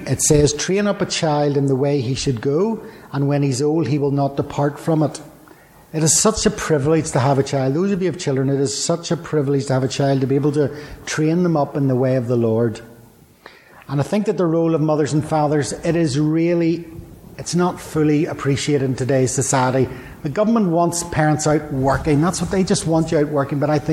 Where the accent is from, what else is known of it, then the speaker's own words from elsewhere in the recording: Belfast, Northern Ireland, United Kingdom; And I remember I grew up in Belfast, and as a four-year-old boy